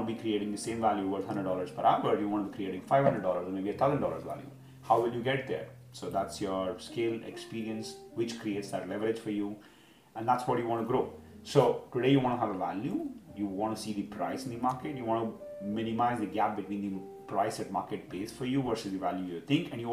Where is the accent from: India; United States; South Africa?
India; as an Indian, I can vouch more for this philosophy that Naval talks about